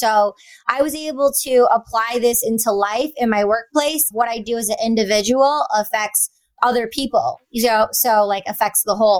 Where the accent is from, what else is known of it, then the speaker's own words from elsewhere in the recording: Michigan, United States; born there; Sure. I come from a big Greek family. I was born in Michigan, and I love language.